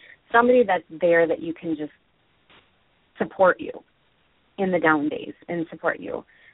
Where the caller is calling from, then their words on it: Eagan, Minnesota, United States; from Eagan, Minnesota.